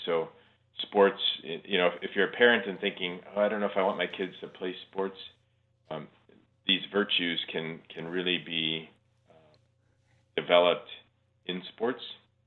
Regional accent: Illinois, United States; You know, I was from Illinois and went to Mississippi State.

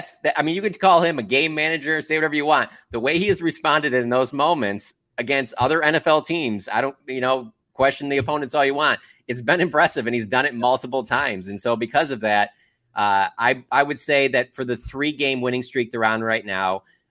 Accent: Detroit, Michigan, United States; growing up in the Detroit area at the time

